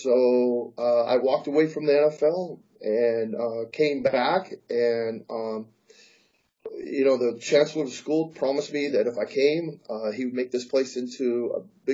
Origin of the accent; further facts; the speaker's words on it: Tacoma, Washington, United States; moved away; So I'm from Tacoma, Washington. So I got on a bus and I rode a bus 84 hours, 4 days to come here and walk on.